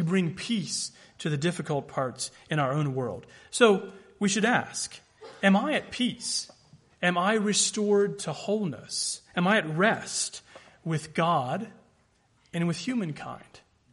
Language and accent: English; the South, United States; Now, I know that as a Southerner, that might not always be an indication of joy.